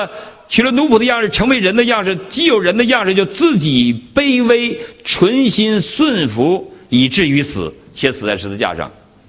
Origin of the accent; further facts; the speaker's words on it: China; 我们大陆人